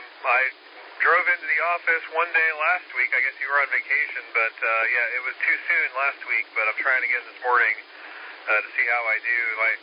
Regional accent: New York City, New York, United States; Of course, I grew up in New York City, so, of course, you know, that was totally legit, Brooklyn-style hot dog

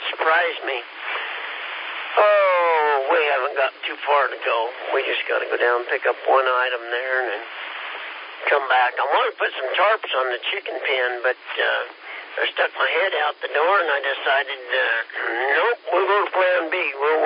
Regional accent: Kansas, United States; I'm from Kansas, and we're a little slow.

